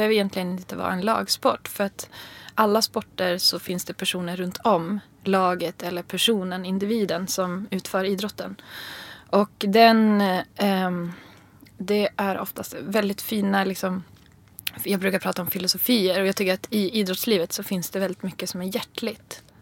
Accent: Umeå, Västerbotten County, Sweden; Norrland är mig kärt. Ja. Så är det. Umeå är ju en kuststad, så att det finns inga berg där.

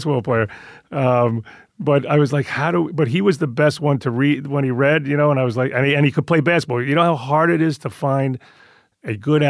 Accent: Queens, New York, United States; Is, of course, I grew up Italian in Queens, but I didn't grow, that wasn't the world I was writing about.

